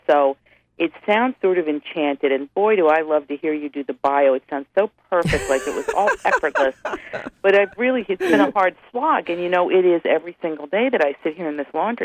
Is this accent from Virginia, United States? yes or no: yes; Big Stone Gap, Virginia, United States; Well, growing up in Big Stone Gap was really, for me, I mean, and I say this because I moved there when I was 6 years old, turning seven.